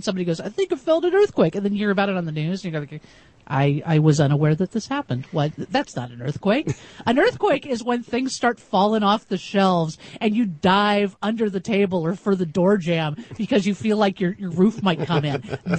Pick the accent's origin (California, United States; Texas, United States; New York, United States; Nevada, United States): California, United States; moved away as an adult; I grew up in Southern California.